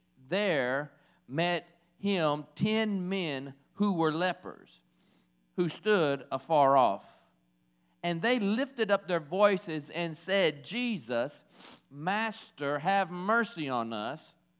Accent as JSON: {"language": "English", "region": "the South", "country": "United States", "said": "those of you who don't know, I'm from the South, right? So I'm looking for some biscuits and gravy."}